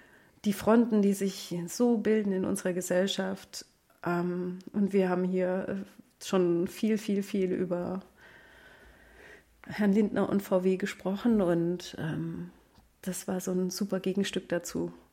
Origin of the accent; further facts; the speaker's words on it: Bavaria, Germany; ich komme aus dem Allgäu und im südlichsten Bayern, da ist alles halt nur schwarz.